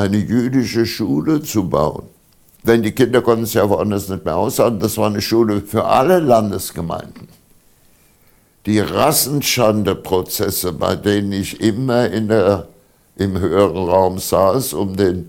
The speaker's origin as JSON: {"language": "German", "town": "Mainz", "region": "Rhineland-Palatinate", "country": "Germany", "said": "Ich komme aus Mainz."}